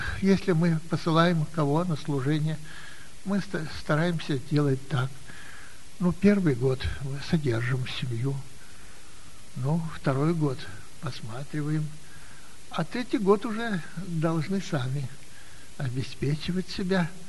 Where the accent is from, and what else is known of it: Moldova